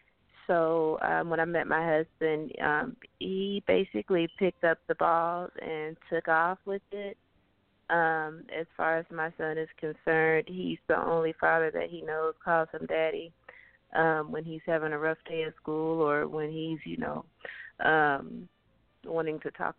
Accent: Stockbridge, Georgia, United States; I'm from Stockbridge, Georgia.

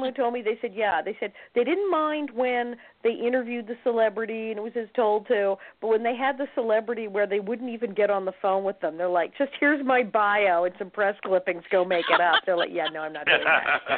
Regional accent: Hollywood, California, United States; growing up in Hollywood, too.

